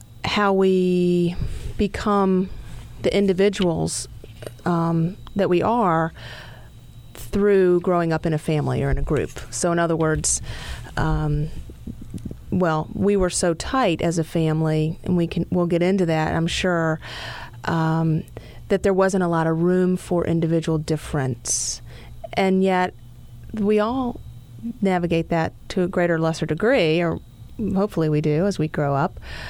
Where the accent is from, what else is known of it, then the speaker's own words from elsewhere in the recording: Louisville, Kentucky, United States; Grew up in Louisville, Kentucky. I was born and bred there